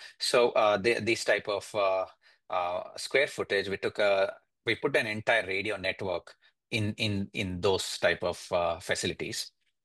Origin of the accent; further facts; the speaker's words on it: India; moved away as an adult; now in United States; So I was born and raised in India, did my education and engineering, electrical engineering over back in India, and came here as soon as I finished my undergrad to do my master's at University of Maryland.